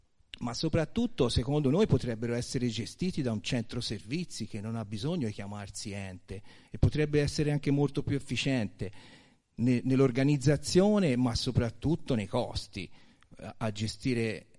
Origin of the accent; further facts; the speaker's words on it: Buti, Tuscany, Italy; io vengo dal comune di Buti, Calcinaia, Palaia, eccetera